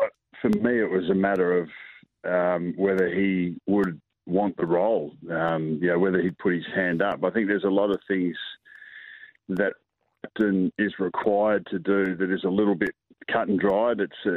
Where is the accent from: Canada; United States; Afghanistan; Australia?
Australia; South Australia; born there; also born or lived in Northern Territory; now in Victoria, Australia; So I was born in South Australia. So I've always got to hail from South Australia. I've been a territory boy, but yeah, I've been in Victoria for 30 years. So whatever that is, I'm an Aussie.